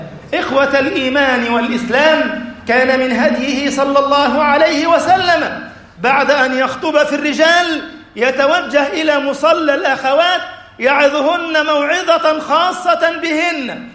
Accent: Egypt; يا ربنا اجعل بلدنا مصر أمنا أمانا

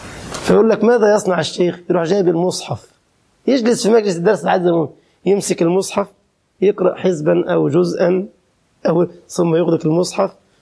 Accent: Egypt; ده بعضهم عندنا في مصر يشترط.

